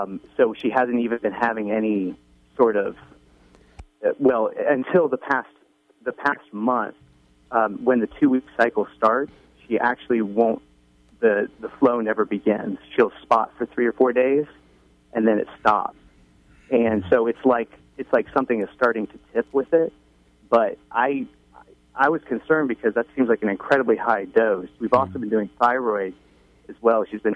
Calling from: Atlanta, Georgia, United States; I'm calling from Atlanta.

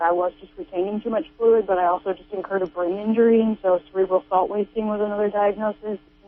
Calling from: Phillipsville, California, United States; Phillipsville.

